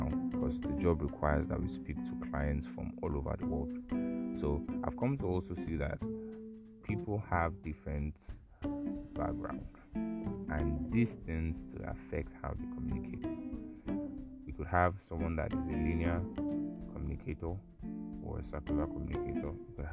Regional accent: Nigeria; accent: Nigerian; I just behaved myself and humbled myself and spoke my Nigerian accent, and we got going.

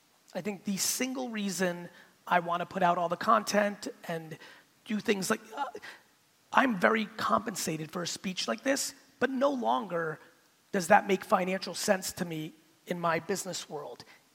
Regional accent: United States; also born or lived in Soviet Union; So, you know, here I am, we left in 78, I'm growing up in America, but, and this is gonna really hit for this room, I'm growing up in America, but am I really? Because in my four walls, it's fucking Russia.

